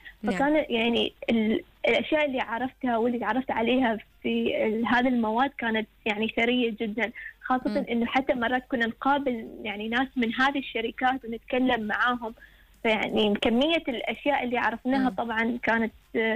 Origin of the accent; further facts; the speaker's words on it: Oman; بس نحن كطلبة عمانيين كنا نحاول إنه دائما نجتمع